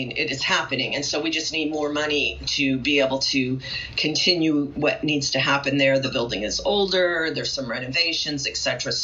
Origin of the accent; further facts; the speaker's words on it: Los Angeles, California, United States; when I was very young and I grew up in Los Angeles